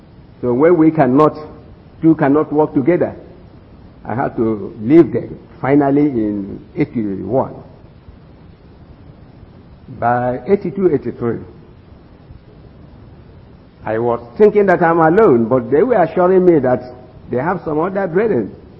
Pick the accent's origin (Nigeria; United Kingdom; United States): Nigeria; Lagos; So I come from Lagos Ecclesia, Nigeria, in Africa. And my class, as you may know, Lagos has been a very big city.